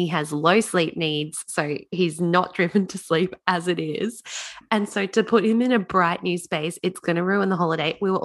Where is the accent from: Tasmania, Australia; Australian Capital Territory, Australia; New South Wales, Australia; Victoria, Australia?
Tasmania, Australia; We're originally from Tasmania, moved back there for a short term.